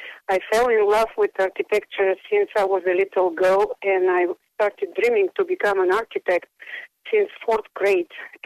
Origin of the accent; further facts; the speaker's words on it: Plovdiv, Plovdiv Province, Bulgaria; I grew up in Bulgaria. It's called Plovdiv